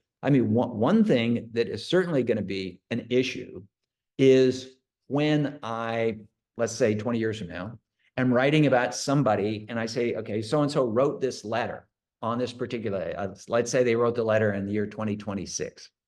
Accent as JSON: {"language": "English", "region": "Oregon", "country": "United States", "tie": "born or raised there", "said": "I'm from the western part of the United States. And just to give you one example, growing up on the West Coast, I looked east and I thought, well, okay, Denver's well east of Oregon."}